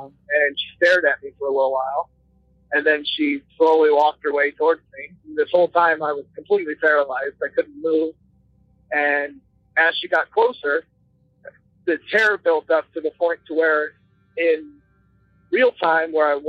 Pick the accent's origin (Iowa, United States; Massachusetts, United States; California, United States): Iowa, United States; I'm from Iowa.